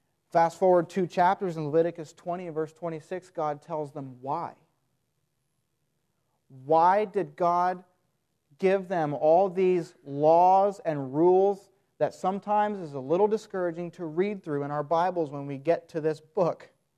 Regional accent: New York, United States; I grew up in New York State, thankfully 6 hours from New York City

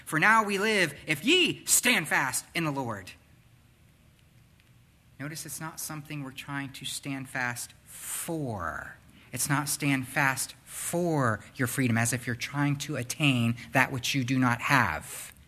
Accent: Florida, United States; So I grew up in South Florida. You wonder why I ever left.

